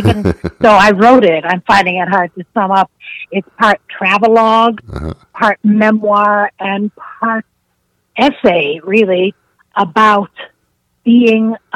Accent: Ireland; No, I have no Greek blood at all. I'm Irish, but I think of the Irish as the Greeks of the North.

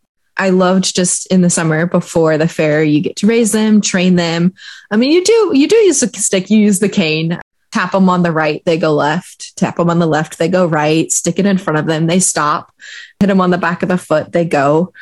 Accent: Ritzville, Washington, United States; I was born in Moses Lake in Eastern Washington, but I grew up in Ritzville and going to Menno Mennonite Church over there.

